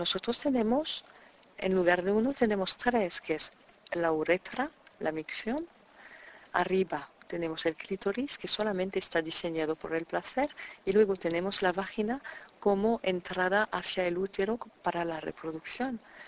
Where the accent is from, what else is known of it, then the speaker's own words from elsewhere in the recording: France; Spanish is a second language; como buena francesa, a pesar de los estereotipos